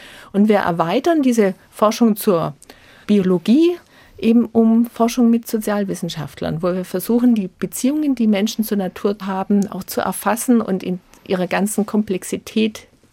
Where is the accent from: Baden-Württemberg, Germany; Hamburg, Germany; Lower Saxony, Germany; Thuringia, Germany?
Baden-Württemberg, Germany; Ich bin auf der Schwäbischen Alb aufgewachsen.